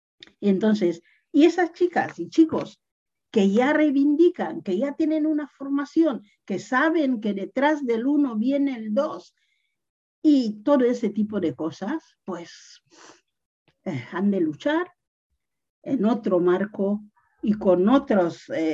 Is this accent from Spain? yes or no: no; Rebola, Bioko Norte, Equatorial Guinea; la vuelta y veía Guinea. Y enseguida veía a Rebola, veía a mis amigos corriendo por las calles de mi pueblo.